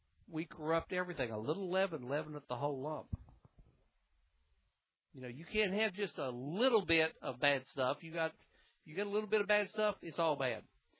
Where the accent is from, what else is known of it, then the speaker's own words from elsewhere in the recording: Tennessee, United States; also born or lived in North Carolina; Now, I'm from Tennessee, North Carolina, where I've always lived in the South, and those are delicacies.